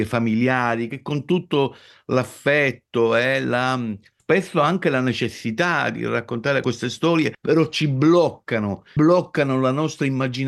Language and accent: Italian; Sicily, Italy; io da siciliano ho dovuto raccontare una città della mafia perché sennò mi sarei sentito un disertore rispetto alle necessità della mia terra